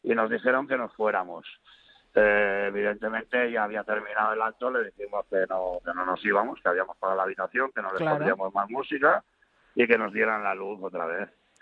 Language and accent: Spanish; Catalonia, Spain; Sí, los oprimidos aquí somos los catalanes, que nos consideramos españoles, eso está claro.